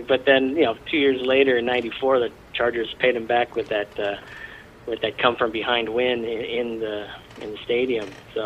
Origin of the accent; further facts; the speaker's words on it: San Diego, California, United States; also born or lived in Tennessee; Basically, I was born in Tennessee but raised in San Diego.